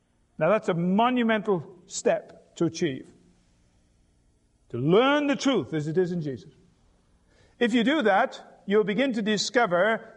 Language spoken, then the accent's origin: English; England, United Kingdom; born there; The little town where I was born in England, we had iron ore mines.